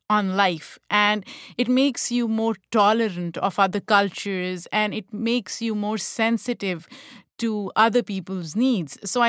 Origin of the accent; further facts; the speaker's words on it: Pakistan; now in United States; As an immigrant, I know that when I was growing up in Pakistan, for me, I was part of a dominant group.